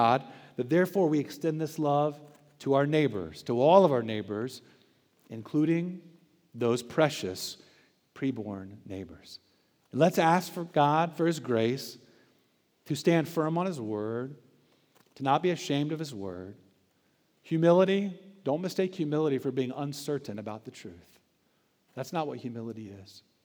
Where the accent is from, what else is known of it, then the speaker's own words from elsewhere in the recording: Charlotte, North Carolina, United States; I'm from Charlotte. My extended family lives here. I've got aunts and uncles and cousins all over the place in this city.